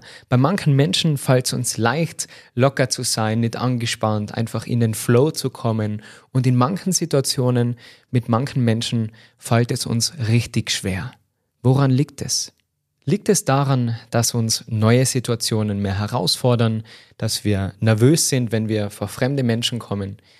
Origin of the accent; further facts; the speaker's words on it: Tyrol, Austria; accent: Tyrolean; für meinen schönen Tiroler Dialekt.